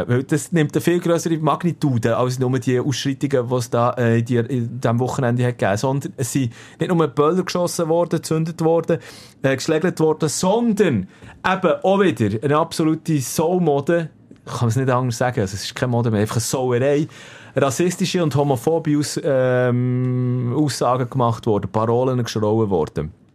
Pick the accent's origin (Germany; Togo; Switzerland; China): Switzerland; bei uns in der Schweiz